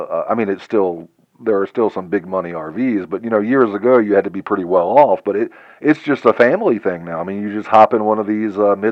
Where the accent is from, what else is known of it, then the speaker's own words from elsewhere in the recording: the South, United States; I'm ashamed to say it because I'm from the South, but I have never been camping.